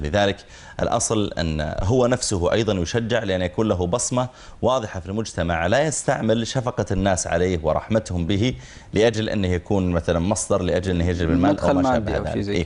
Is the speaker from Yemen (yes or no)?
no; Saudi Arabia; وزارة العمل عندنا في السعودية